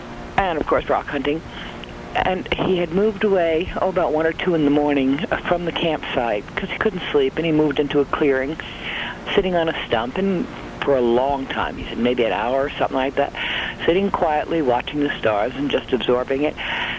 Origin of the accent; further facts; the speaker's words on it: New Jersey, United States; now in Stamford, United States; Stamford, New York. I come from Bergen County, New Jersey